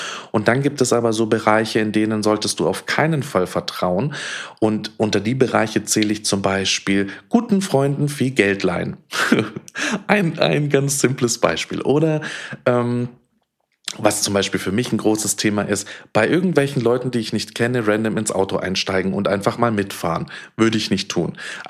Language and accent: German; Bavaria, Germany; Und dazu komme ich auch noch aus Bayern, heißt direkt hinter mir sind die Berge.